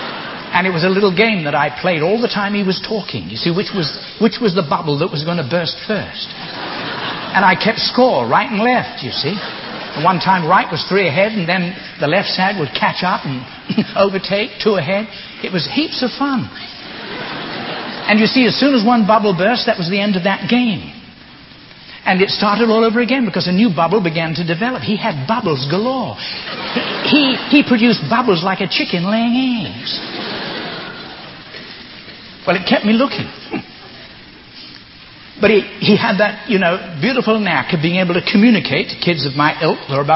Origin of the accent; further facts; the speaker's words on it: England, United Kingdom; born there; And my face was white, and I was born in England.